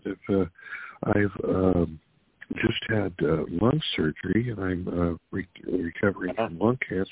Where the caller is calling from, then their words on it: California, United States; Hey, it's … calling from Funhouse, California.